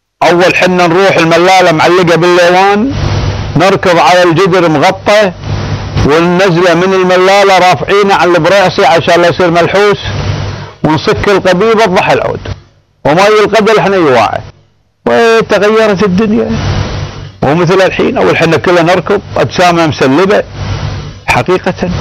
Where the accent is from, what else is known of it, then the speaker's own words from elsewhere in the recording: Kuwait; قمة الجمال والكمال والبهاء والادب عندنا احنا بنات الكويت الحبيبات